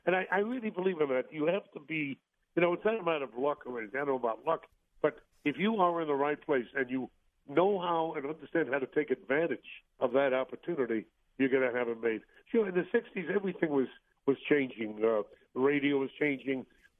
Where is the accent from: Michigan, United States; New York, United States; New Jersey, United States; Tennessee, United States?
New York, United States; Brooklyn; I'm a kid. I grew up in Brooklyn. I grew up in the streets of Brooklyn, right? Played stickball, and we played the stoop ball and hit the penny.